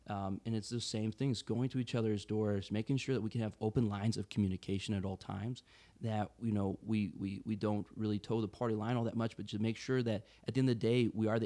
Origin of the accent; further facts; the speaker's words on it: Cuyahoga Falls, Ohio, United States; You know, I'm fortunate. I grew up in Cuyahoga Falls.